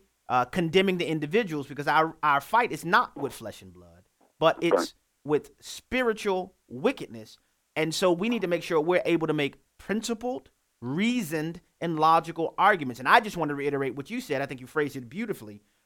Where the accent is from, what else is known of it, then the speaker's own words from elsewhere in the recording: New Orleans, Louisiana, United States; even in New Orleans, my hometown, unfortunately.